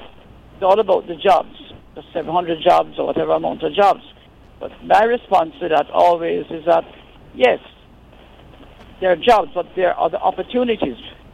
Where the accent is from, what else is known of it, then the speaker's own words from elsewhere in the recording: Jamaica; To be honest, I'm embarrassed as a Jamaican.